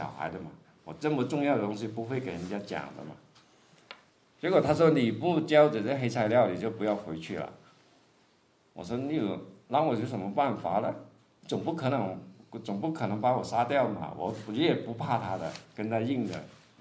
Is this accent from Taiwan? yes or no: no; Hong Kong; 我当时说南韩人怎么做得过我们香港人呢？我们香港人这么灵活